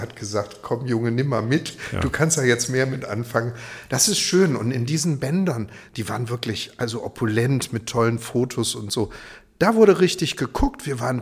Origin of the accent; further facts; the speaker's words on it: Ravensburg, Baden-Württemberg, Germany; Ich bin in Ravensburg groß geworden und da gab es die Tekrum-Werke.